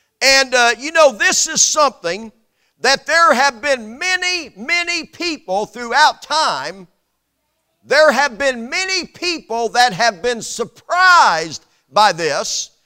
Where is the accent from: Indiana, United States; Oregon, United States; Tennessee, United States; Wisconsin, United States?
Indiana, United States; Indianapolis; when I was growing up in Indianapolis among those missionary Baptist churches there